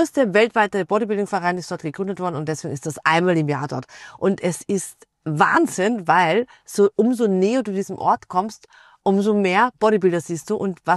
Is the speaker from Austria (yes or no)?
yes; Austria; Wir als Österreicher waren zu viert